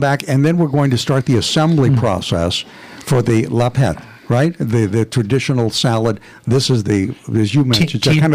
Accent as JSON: {"language": "English", "region": "the South", "country": "United States", "tie": "born or raised there", "said": "I grew up in the South, so I have catfish in my blood, okay?"}